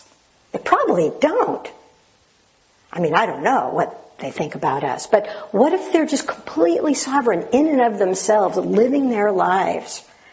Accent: California, United States; I grew up in the Sierras and the Ventana, the Big Sur, much drier. And a little bit quieter.

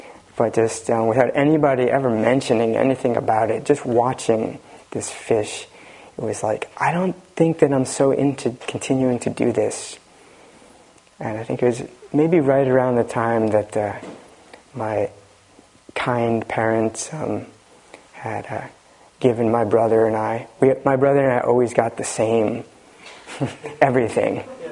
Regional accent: United States; And we grew up on Long Island Sound, on the water there. And my brother and I liked to fish for snappers.

